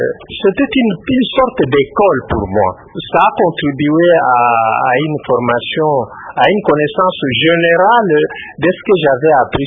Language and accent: French; South Kivu, DR Congo; j'ai passé mon enfance au Sud Kivu. Après ma naissance, j'ai fait mes études primaires à l'école primaire d'Ouvira